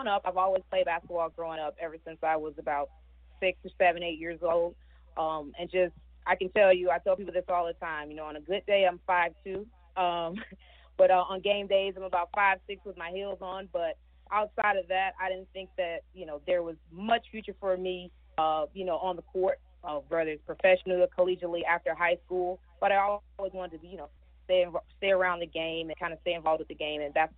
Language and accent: English; Atlanta, Georgia, United States; Excited to be back home in my home state of Atlanta, Georgia